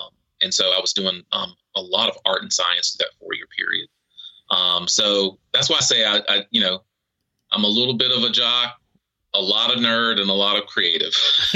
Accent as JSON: {"language": "English", "town": "Raleigh", "region": "North Carolina", "country": "United States", "tie": "born or raised there", "also_born_or_lived": "Durham", "said": "I grew up in the southeast of the United States. I am from North Carolina. I was born in Durham, North Carolina, at Lincoln Memorial Hospital. Okay. And basically have grown up in the capital city, which is Raleigh, North Carolina."}